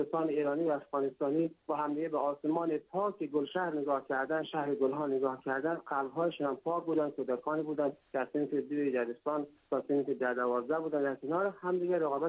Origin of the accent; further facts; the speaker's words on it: Afghanistan; first language Dari; زبان دری، زبان مادری ما را حفظ کرده در دنیای مهاجرت